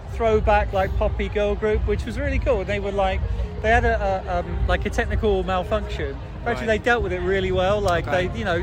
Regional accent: Ireland; Like, being like Irish, you know, obviously I'm clearly very Irish, as everyone knows, to be sure.

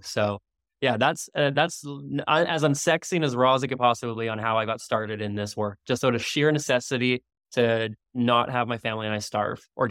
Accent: Canada; now in Maui, United States; my wife and I, we live in Maui, Hawaii, and I'm Canadian originally.

